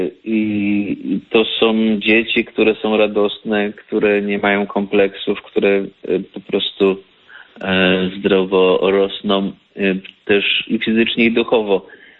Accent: Opole Voivodeship, Poland; Pochodzę z Opolszczyzny i z ziemi nyskiej.

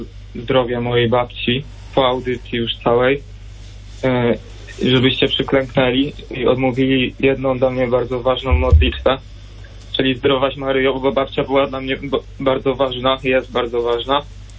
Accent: Greater Poland Voivodeship, Poland; pochodzę tutaj z okolic Jarocina.

